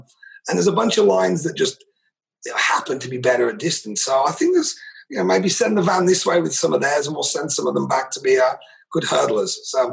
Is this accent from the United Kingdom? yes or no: yes; United Kingdom; because I am British after all.